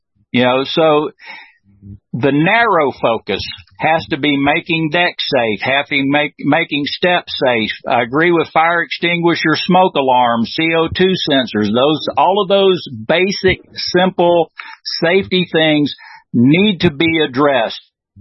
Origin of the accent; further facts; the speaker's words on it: Houston, Texas, United States; I came from Houston, Texas originally.